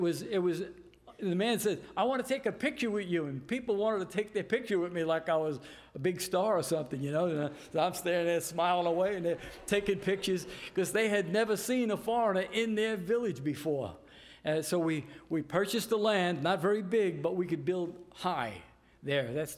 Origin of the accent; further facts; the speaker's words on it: Bronx, New York, United States; So I thought, I'm from the Bronx, and the only Baptist that I had any contact with were the black Baptist churches in the Bronx.